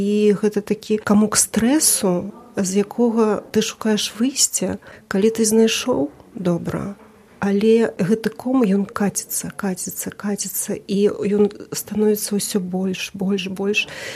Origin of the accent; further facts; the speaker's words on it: Brest, Brest Region, Belarus; now in Białystok, Poland; Брэст весь у каштанах. Я з Брэста.